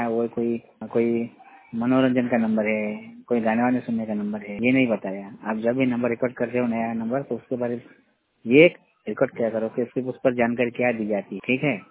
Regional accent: Yavatmal, Maharashtra, India; मैं जिला यवतमाल से हूँ, जिला यवतमाल से महाराष्ट्र से, 100% ब्लाइंड।

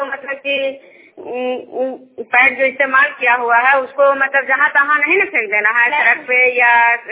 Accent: Vishnupur, Bihar, India

